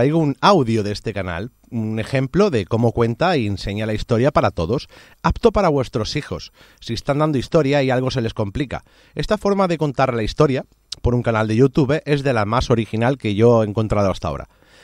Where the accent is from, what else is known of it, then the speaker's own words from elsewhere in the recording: Málaga, Andalusia, Spain; also born or lived in Catalonia; yo me he criado 20 y pico años en Málaga, en Andalucía, y después de tantos años pues volví a mi tierra porque yo soy de aquí, nací aquí.